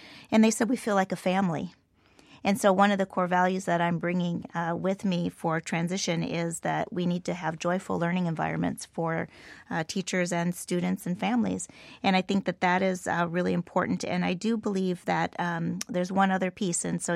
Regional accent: Minnesota, United States; I'm from Minnesota, so we have the same problem in Minneapolis Public Schools

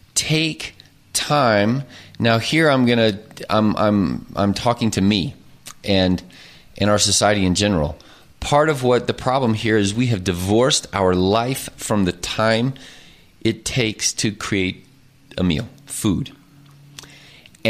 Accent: Oklahoma, United States; and I grew up in Oklahoma. I am an Oklahoman.

